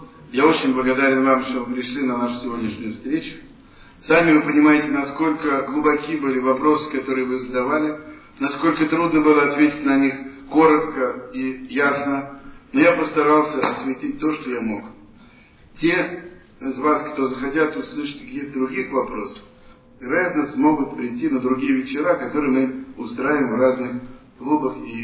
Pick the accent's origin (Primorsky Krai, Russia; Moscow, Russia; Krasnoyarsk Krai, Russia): Moscow, Russia; born there; Родители у меня были москвичами, я родился в Москве.